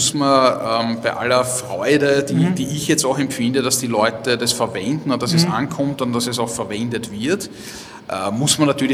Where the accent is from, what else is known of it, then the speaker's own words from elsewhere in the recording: Vienna, Austria; Ich bin ja Wiener, ich würde natürlich auch liebend gerne was in Wien machen